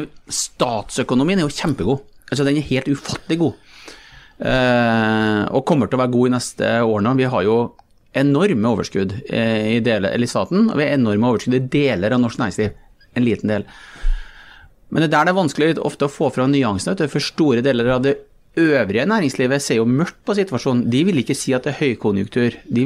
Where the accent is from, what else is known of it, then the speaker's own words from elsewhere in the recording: Malm, Trøndelag, Norway; jeg vokste opp i Malm, hvor vi hadde et tilfluktsrom som ble brukt til kulturskole.